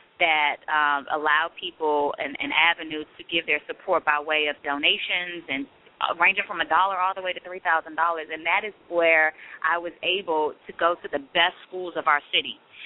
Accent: Washington, District of Columbia, United States; I was born and raised in Washington, D.C., lived in Upper Northwest

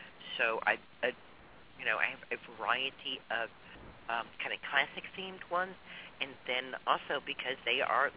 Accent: Dallas, Texas, United States; was brought up in Dallas, Texas in the 50s when it was not very politic to be either Jewish or Catholic.

